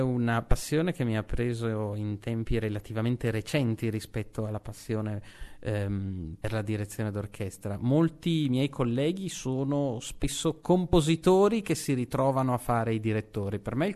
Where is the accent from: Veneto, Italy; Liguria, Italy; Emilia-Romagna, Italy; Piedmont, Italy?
Veneto, Italy; Verona; È un luogo che da veronese, ma non solo, da appassionato della musica e della lirica, sento in maniera particolare